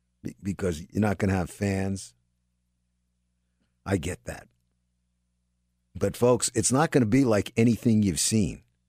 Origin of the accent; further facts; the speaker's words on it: New York, United States; I'm a New Yorker, raised in New York. Grew up with black friends, brown friends, yellow friends, white friends, all kinds of friends.